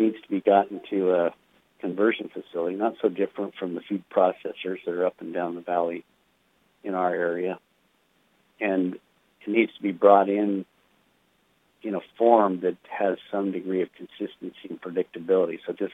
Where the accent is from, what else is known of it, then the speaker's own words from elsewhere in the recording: Ashton, Idaho, United States; So, yes, I grew up in Ashton, Idaho, on a farm.